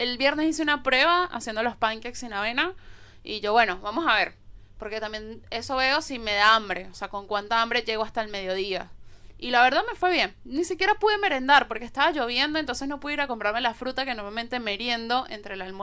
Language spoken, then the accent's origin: Spanish; Venezuela; now in Buenos Aires, Argentina; soy venezolana, vivo acá hace 7 años en Buenos Aires, estudio comunicación social allá, estudié guión acá.